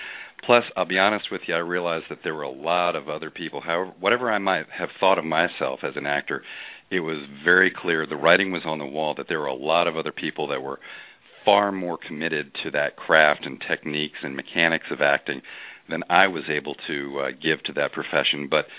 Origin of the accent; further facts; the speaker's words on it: Eastern Shore, United States; Even though I'm from the Eastern Shore, that was not part of my personal history.